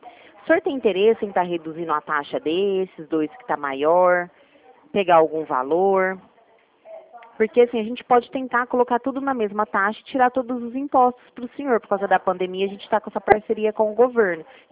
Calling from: Ribeirão Preto, São Paulo, Brazil; Eu falo da plataforma de Ribeirão Preto.

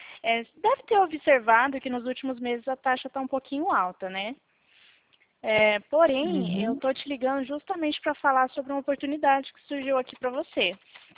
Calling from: Presidente Prudente, São Paulo, Brazil; eu sou aqui de Presidente Prudente, tá?

